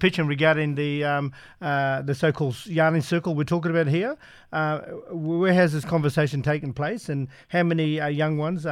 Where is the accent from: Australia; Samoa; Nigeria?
Australia; Queensland; And look, as a Queenslander, that's not a record that we should be excited about